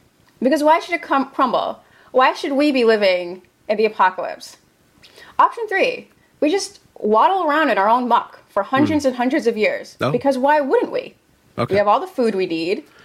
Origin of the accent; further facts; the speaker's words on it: Attleboro, Massachusetts, United States; as a small child growing up in Attleboro, Massachusetts, they forced us to sing 2 patriotic songs a day and say the Pledge of Allegiance.